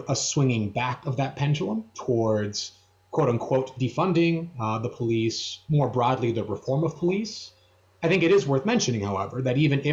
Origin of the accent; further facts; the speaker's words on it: Texas, United States; That said, I'm from Texas.